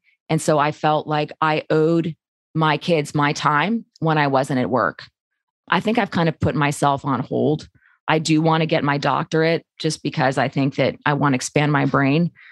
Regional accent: San Diego, California, United States; I grew up in San Diego. I had the best possible upbringing.

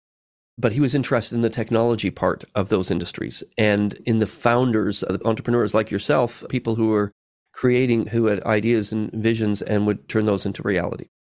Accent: Canada; born there; I was born in Canada, but he had immigrated to Canada

